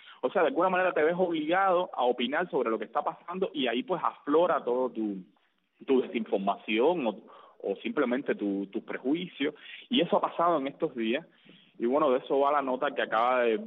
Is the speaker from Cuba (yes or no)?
yes; Cuba; Así somos los cubanos